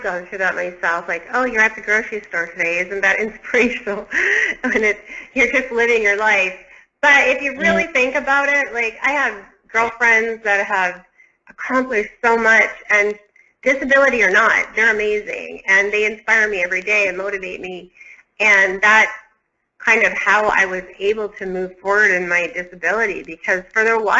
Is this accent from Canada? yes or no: yes; Canada; We really are so blessed in this country, you know, and I'm from Canada and there as well